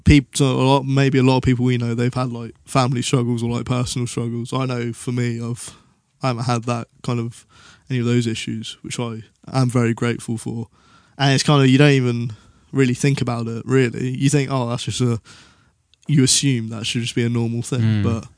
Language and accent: English; Portsmouth, South East England, United Kingdom; born there; No, I wasn't. I was born in Portsmouth.